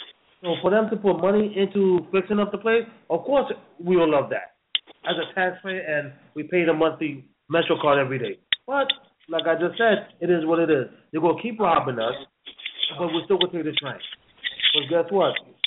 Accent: New York, United States; as a New Yorker, you get fed up.

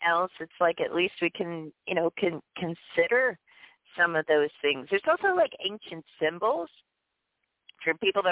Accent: Pittsburgh, Pennsylvania, United States; I grew up around Pittsburgh, Iron City.

